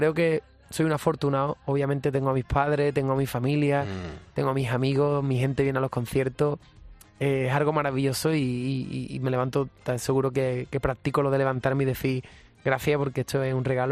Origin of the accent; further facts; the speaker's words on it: Rota, Andalusia, Spain; Yo veía a la gente disfrazada cantando por la calle, por mi pueblo, por Cádiz, por Rota, y yo me quedaba enamorado.